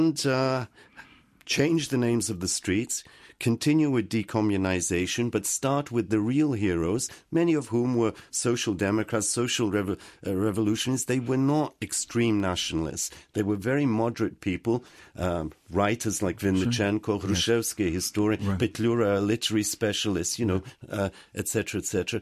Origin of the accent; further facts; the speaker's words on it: United Kingdom; because I'm from Britain originally